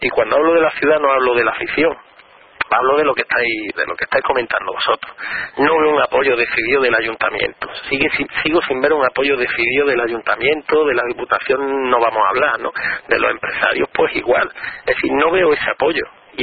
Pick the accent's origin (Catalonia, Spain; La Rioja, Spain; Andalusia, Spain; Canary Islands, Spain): Andalusia, Spain; Granada; lo que me preocupa y lo que me apena como granadino